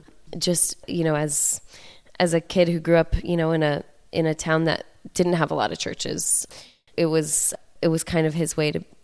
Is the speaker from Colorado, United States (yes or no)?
yes; Boulder, Colorado, United States; Man, I grew up in Boulder, Colorado, went to a public high school, had never even heard of Christian music.